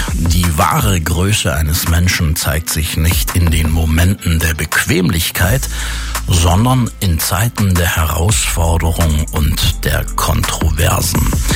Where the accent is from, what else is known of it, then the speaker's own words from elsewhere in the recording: Baden-Württemberg, Germany; Ich komme aus der Nähe von Ravensburg